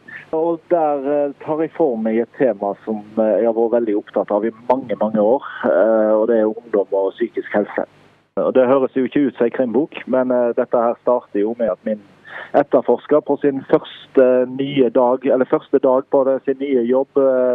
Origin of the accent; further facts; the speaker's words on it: Haugesund, Rogaland, Norway; Fremdeles i Haugesund, for jeg liker å skrive fra hjembyen min